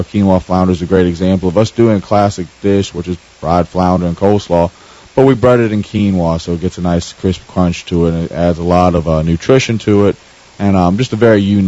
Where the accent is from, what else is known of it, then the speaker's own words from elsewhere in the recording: Wilmington, United States; I'm lucky in that I'm from Wilmington and I've been able to assemble this crew.